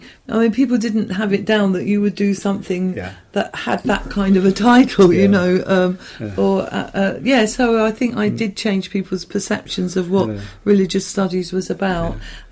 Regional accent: Tunbridge Wells, South East England, United Kingdom; born there; I was born in Tunbridge Wells

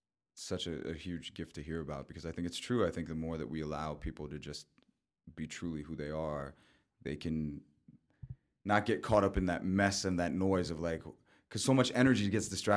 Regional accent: Tampa, Florida, United States; Me growing up in Tampa felt very isolated from like the other South Asians in the world.

